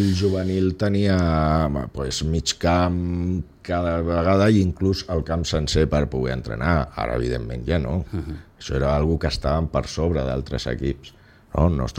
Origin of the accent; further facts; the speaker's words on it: Sitges, Catalonia, Spain; Memòria de que som gent de Sitges.